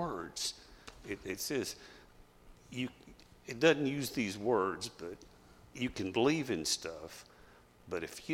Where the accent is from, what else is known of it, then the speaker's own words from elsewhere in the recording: Fort Worth, Texas, United States; born there; Yeah, I was born in Fort Worth, on the west side of Fort Worth, over by Carswell Air Force Base, River Oaks.